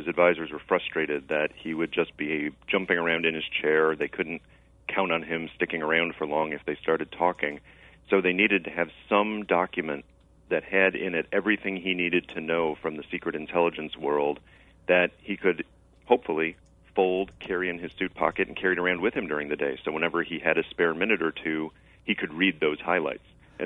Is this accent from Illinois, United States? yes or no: yes; Bloomington, Illinois, United States; did a little piece on growing up in Bloomington Normal